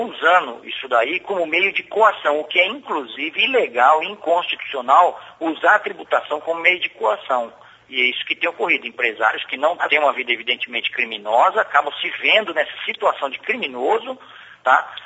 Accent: Brazil; partindo já para o campo como brasileiro em si

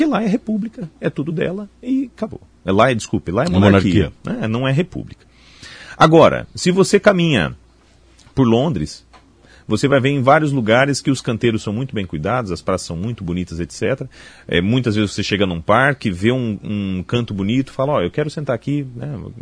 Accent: Brazil; No Brasil, nós, sendo brasileiros, né

